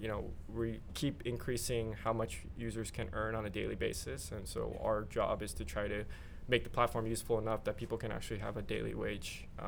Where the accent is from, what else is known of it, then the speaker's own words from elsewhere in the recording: Oregon, United States; I told him that I was going to quit school because I was from Oregon. I was paying out of state tuition